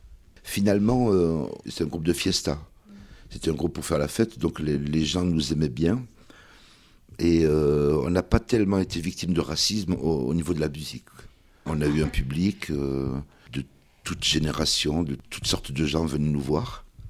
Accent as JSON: {"language": "French", "town": "Béjaïa", "region": "Béjaïa Province", "country": "Algeria", "said": "De la ville de Béjaïa, donc je suis kabyle."}